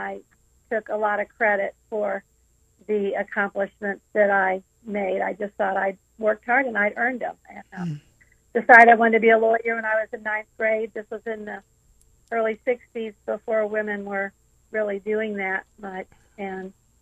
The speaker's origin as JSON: {"language": "English", "town": "St. Louis", "region": "Missouri", "country": "United States", "tie": "born or raised there", "said": "I grew up in St. Louis and had a completely opposite childhood than Phil."}